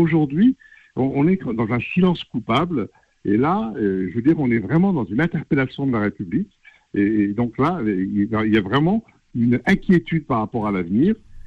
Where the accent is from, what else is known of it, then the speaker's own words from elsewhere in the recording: France; nous aimons ce pays, nous sommes Français.